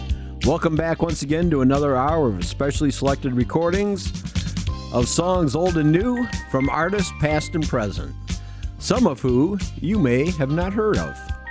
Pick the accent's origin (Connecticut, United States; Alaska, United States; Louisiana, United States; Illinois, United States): Illinois, United States; Chicago; Now, growing up in Chicago, we had great powerhouse radio stations